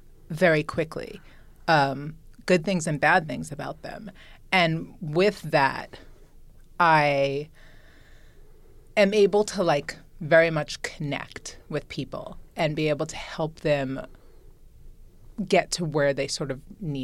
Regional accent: New York, United States; I'm from New York, but I was living in LA and I was getting ready to leave my fiance.

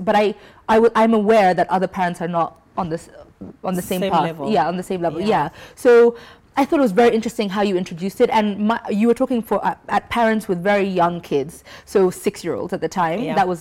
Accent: Kenya; growing up in Kenya, you know, this is a very taboo subject.

